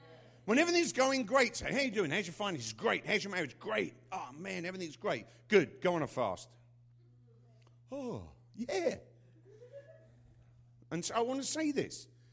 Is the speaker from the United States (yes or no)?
no; England, United Kingdom; You know, I'm English, for God's sake. We invented stiff.